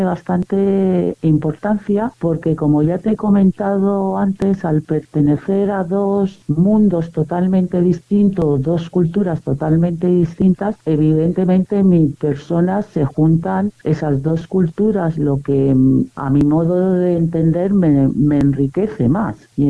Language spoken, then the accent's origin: Spanish; Equatorial Guinea; born there; yo nací en Guinea Ecuatorial. Guinea Ecuatorial es un país que fue colonia española y está en África.